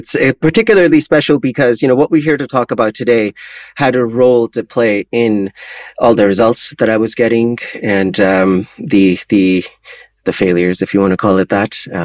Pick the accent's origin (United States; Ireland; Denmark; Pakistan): Pakistan; English is a second language; moved away as an adult; now in Canada; I'm originally Pakistani. I came to Canada when I was 19, and I'm the elder son in my family, and I have a younger brother.